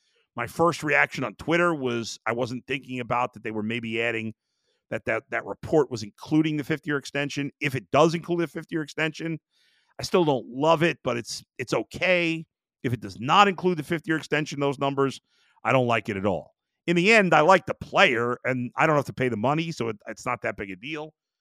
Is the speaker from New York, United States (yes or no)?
yes; Brooklyn, New York, United States; even though GN was on in a lot of places in Brooklyn where I grew up